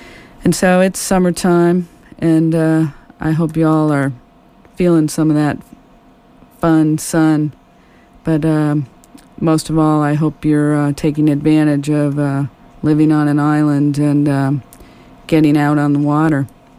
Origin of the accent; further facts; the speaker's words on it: Chicago, Illinois, United States; I'm from Chicago, so I try to catch some music when I'm back there.